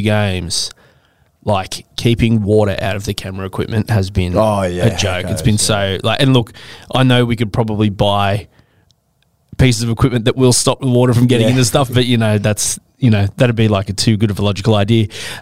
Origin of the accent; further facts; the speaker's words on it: Newcastle, New South Wales, Australia; also born or lived in Tamworth; Like obviously all my family's from Newcastle. I grew up here, but my dad worked up there for a few years and that was the few years that I came into the world.